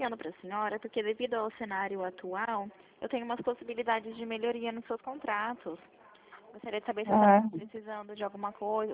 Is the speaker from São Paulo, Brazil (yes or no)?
yes; Presidente Prudente, São Paulo, Brazil; Não, eu sou de Presidente Prudente.